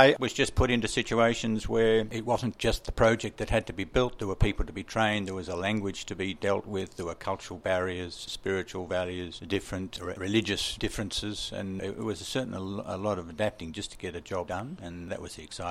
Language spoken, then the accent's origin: English; Perth, Western Australia, Australia; I'm from Perth. I grew up in Perth, went to Applecross Kindergarten, Applecross Primary School, Applecross High School